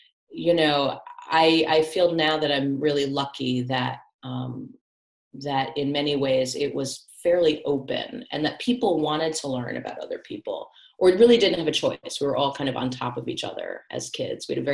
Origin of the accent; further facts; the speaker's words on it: Connecticut, United States; So I grew up in Connecticut. So I'm from the Northeast tri-state area.